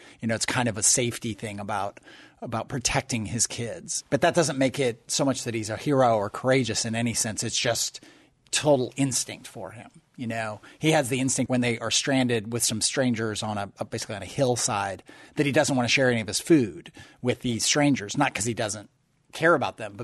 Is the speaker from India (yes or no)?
no; Northwest, United States; now in Memphis, United States; And I grew up out in the Northwest. I remember some of the big, big fires